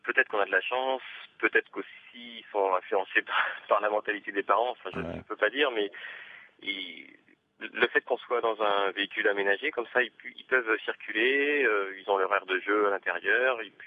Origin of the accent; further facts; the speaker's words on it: France; parce qu'on a la chance, tous, en tant que Français particulièrement, d'avoir un passeport